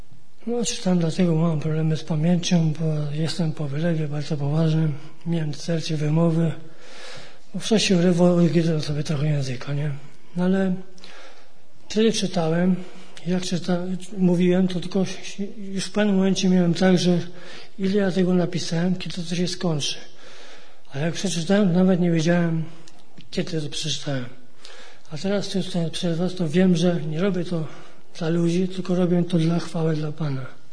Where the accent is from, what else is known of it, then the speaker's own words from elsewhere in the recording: Marki, Masovian Voivodeship, Poland; mam 29 lat, pochodzę z Warszawy, a dokładnie z podwarszawskich Marek.